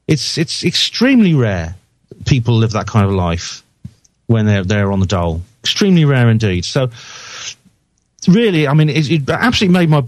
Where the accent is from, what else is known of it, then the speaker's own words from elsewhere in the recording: Wales, United Kingdom; So I come from Wales, and in Wales there's … they have to sort of like split us up. So most people, a lot of people have double names in Wales. So there's Emlyn Jones, Rhys Jones, and Gwyn Jones and things like that.